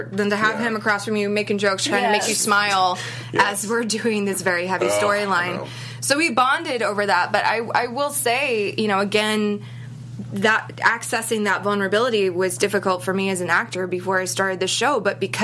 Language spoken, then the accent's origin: English; Boston, Massachusetts, United States; But it's a character, and you know, I'm from Boston.